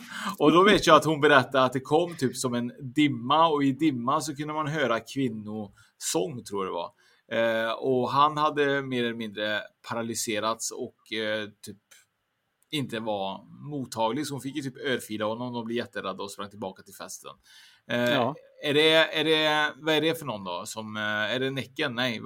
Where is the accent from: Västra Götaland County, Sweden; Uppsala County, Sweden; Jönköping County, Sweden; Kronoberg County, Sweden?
Västra Götaland County, Sweden; Trollhättan; där jag kommer från, Trollhättan då.